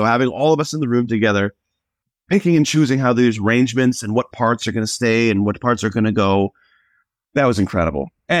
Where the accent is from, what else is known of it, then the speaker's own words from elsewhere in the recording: Edmonton, Alberta, Canada; because we're from Edmonton